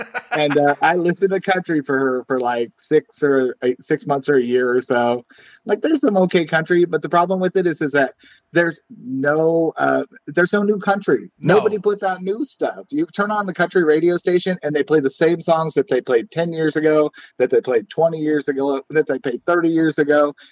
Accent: Medford, United States; I remember growing up in Medford, there was like this group of wannabe rapper guys

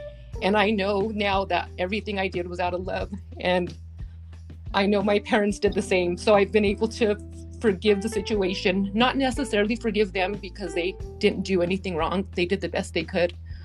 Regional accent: Albuquerque, New Mexico, United States; born there; So yes, I was born in Albuquerque, New Mexico. My twin sister and I, we were adopted by my mom's parents.

